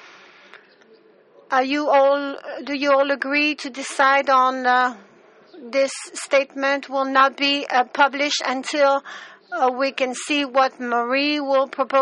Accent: Rwanda; I'm from Rwanda.

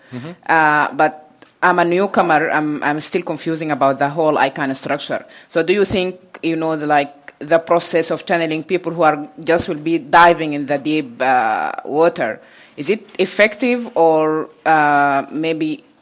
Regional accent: Sudan; from Sudan.

